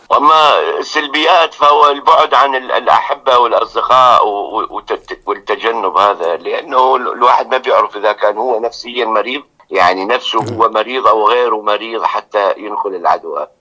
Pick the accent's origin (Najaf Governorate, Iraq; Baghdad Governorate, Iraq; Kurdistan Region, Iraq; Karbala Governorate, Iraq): Baghdad Governorate, Iraq; Baghdad; now in Sweden; أنا من بغداد، عراقي الأصل